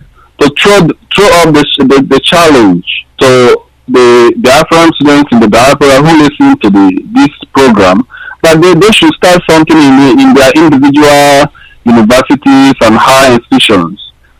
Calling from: Calgary, Alberta, Canada; I'm calling from Calgary in Canada.

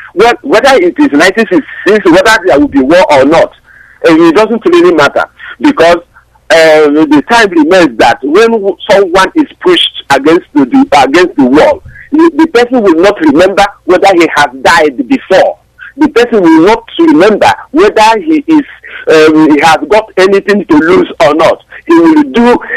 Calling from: Canada; from Canada.

